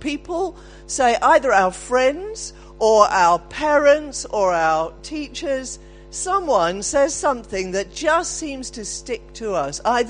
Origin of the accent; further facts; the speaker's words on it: Exeter, South West England, United Kingdom; even though I come from Exeter, welcome.